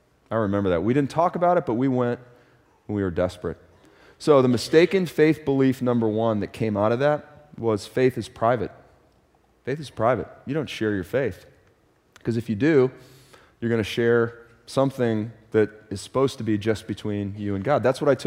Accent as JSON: {"language": "English", "town": "Detroit", "region": "Michigan", "country": "United States", "tie": "born or raised there", "said": "I grew up in Detroit, Michigan, one of four kids, the oldest of four kids, and my parents had three of us by the time they were 21 years old."}